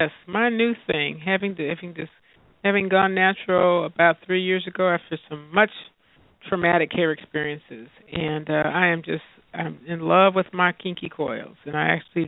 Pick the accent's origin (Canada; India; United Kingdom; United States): United States; California; I'm from California, so I just want to make sure it's still warm when I go.